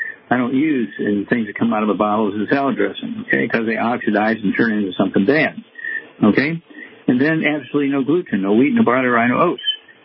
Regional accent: Missouri, United States; Chuck, let's start out in Missouri, my home state.

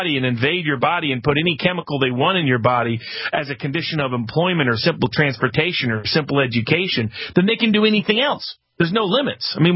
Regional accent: Chattanooga, Tennessee, United States; I mean, my hometown in Chattanooga, a nurse took it and fainted a little bit long there

